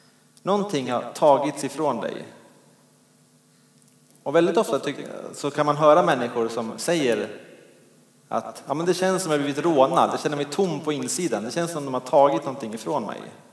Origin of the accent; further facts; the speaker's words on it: Dalarna County, Sweden; Hemma i Dalarna där jag kommer ifrån så har vi en ganska stor trädgård.